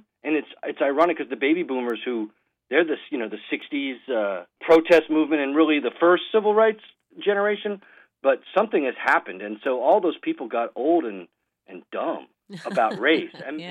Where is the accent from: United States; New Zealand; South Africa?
United States; Boston, Massachusetts; There was a Boston team. I grew up in the Boston area, Boston Breakers.